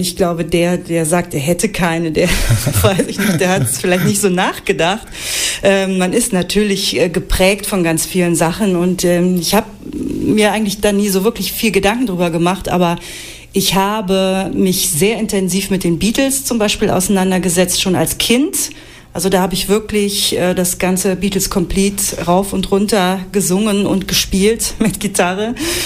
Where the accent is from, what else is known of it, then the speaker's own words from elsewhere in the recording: Trier, Rhineland-Palatinate, Germany; now in Hannover, Germany; aus Trier, aus meiner alten Heimat. Ich bin ja erst seit 5 Jahren hier in Hannover.